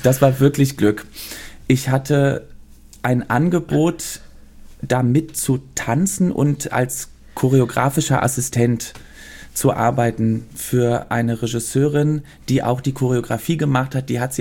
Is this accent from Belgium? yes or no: yes; Belgium; born or raised there; also born or lived in Brussels, Belgium / Cologne, Germany